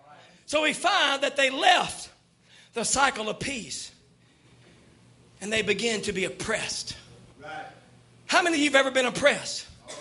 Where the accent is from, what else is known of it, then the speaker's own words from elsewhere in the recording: Mississippi, United States; now in Louisiana, United States; And I'm from Mississippi. Don't hold that against me. I said I'm from there. I'm not there anymore. That's a great place to be from. Now I'm in Louisiana.